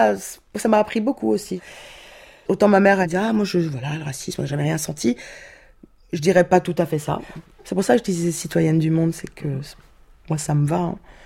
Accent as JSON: {"language": "French", "country": "France"}